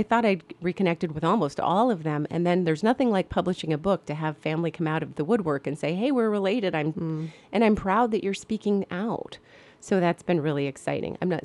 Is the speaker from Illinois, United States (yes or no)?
no; Louisville, Kentucky, United States; born there; Now, I was born in Louisville.